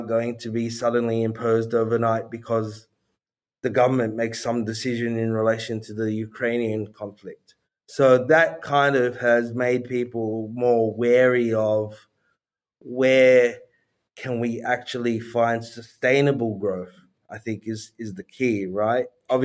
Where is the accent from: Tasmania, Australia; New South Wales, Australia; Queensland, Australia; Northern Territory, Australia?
New South Wales, Australia; Sydney; having been born and raised in Sydney